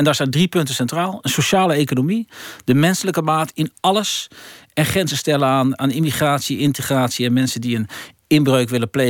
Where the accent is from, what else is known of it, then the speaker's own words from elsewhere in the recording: Netherlands; u weet dat wij als Nederlanders niet zo houden van verkopers